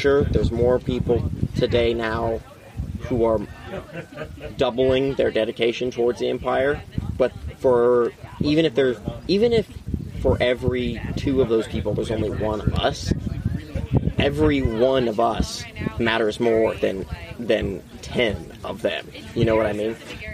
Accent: United States; being an American, I still have that residual partiality towards them.

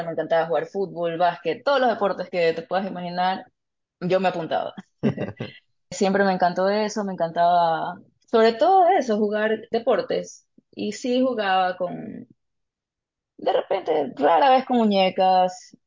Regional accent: Guayaquil, Guayas, Ecuador; Yo soy de Guayaquil, Ecuador. Es una ciudad. Vivo en las afueras, en un lugar que se llama San Borondón, y es una ciudad, pero parece pueblo porque todo el mundo se conoce.

